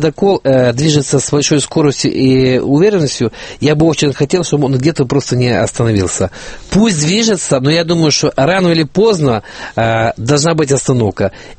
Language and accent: Russian; Ukraine; Ну, я, соответственно, как избиратель, как украинец, хотел бы, чтобы он побыстрее эту машину запускал.